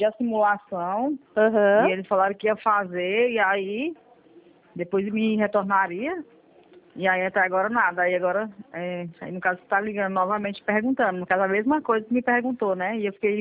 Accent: Tocantins, Brazil; Não, eu sou de Tocantins.

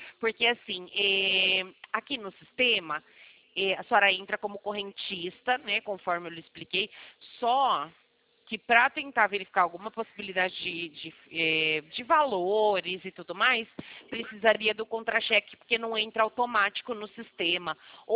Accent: São Paulo, Brazil; aqui na minha região, eu sou de São Paulo

